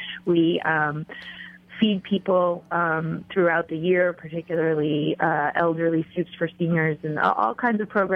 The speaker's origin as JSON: {"language": "English", "region": "Colorado", "country": "United States", "tie": "born or raised there", "said": "I grew up here. I grew up in Colorado, actually."}